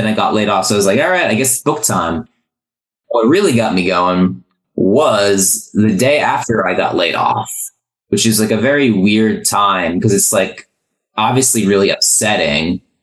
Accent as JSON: {"language": "English", "region": "New Jersey", "country": "United States", "tie": "born or raised there", "said": "Yeah, so I grew up in New Jersey. Went to high school between the years 02 and 06."}